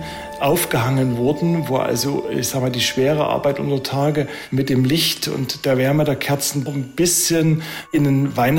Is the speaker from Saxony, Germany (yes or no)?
yes; Saxony, Germany; wie das bei uns im Erzgebirge ist, wo ja auch jeder Fenstersims auch eine eigene Steckdose hat